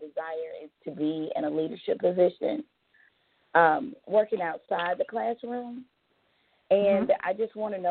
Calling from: Georgia, United States; I'm calling from Georgia.

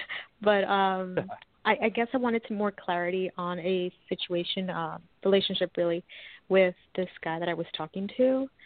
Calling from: New York, United States; I'm calling from New York.

